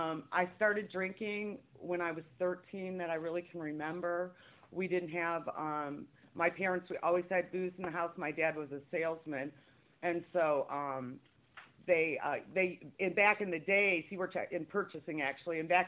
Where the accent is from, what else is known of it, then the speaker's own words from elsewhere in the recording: Michigan, United States; born there; Anyways, I was born in Michigan, and I'm from a middle-class family